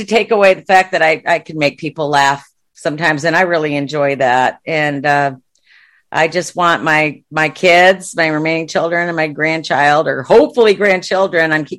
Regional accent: Watertown, New York, United States; now in Texas, United States; I grew up in Watertown, New York.

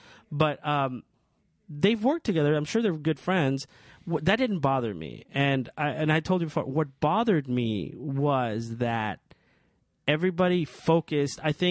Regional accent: Guerrero, Mexico; There's the disappearance of the 43 students in my home state of Guerrero.

